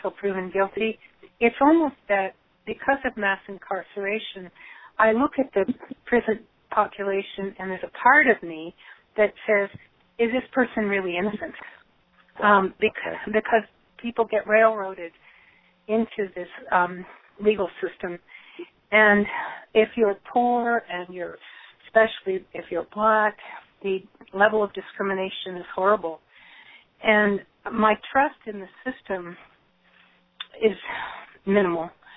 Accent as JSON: {"language": "English", "town": "Portland", "region": "Oregon", "country": "United States", "said": "I'm from Portland, Oregon, Multnomah Friends Meeting."}